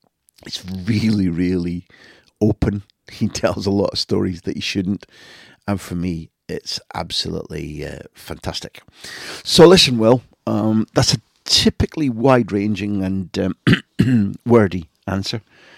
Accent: Scotland, United Kingdom; born there; given that I was born in Scotland and I pertain to the UK

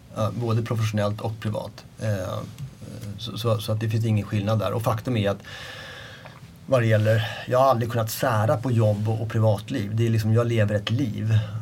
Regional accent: Stockholm County, Sweden; Jag är uppvuxen på Mälaröarna. Mina första 17-18 år. Som ligger lite söder om, vad är det, sydväst om Stockholm. Så att i Stockholms län, ja.

